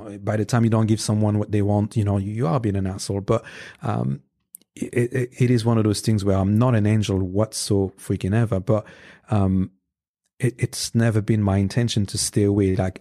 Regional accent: Paris, Île-de-France, France; I grew up in Paris, in France, in the 80s and 90s.

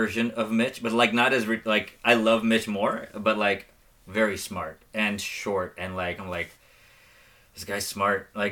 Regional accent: Houston, Texas, United States; O'Neill, I was big, huge fan of when I was a kid growing up in Houston.

